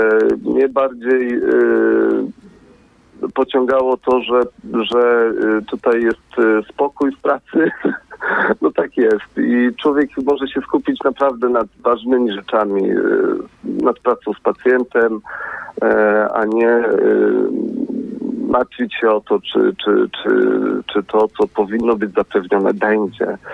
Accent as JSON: {"language": "Polish", "town": "Stary Sącz", "region": "Lesser Poland", "country": "Poland", "tie": "born or raised there", "also_born_or_lived": "Katowice", "moved": "as an adult", "lives_now": "Sweden", "said": "ja pochodzę ze Starego Sącza i moją młodość tam miałem. Później uczyłem się w Krakowie przez kilka lat, a studiowałem w Katowicach i moje życie zawodowe zacząłem w Katowicach, na Śląsku"}